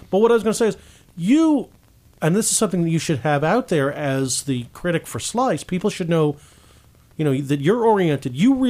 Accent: Atlantic City, New Jersey, United States; I'm from Atlantic City, which is by no means a foodie mecca.

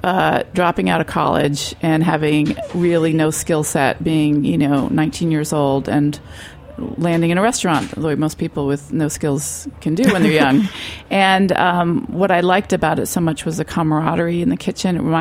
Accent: Vermont, United States; I grew up in Vermont and grew up on a small sort of what I call gentleman's farm because we weren't making our living from it.

